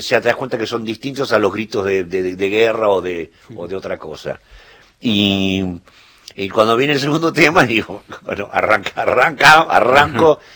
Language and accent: Spanish; Argentina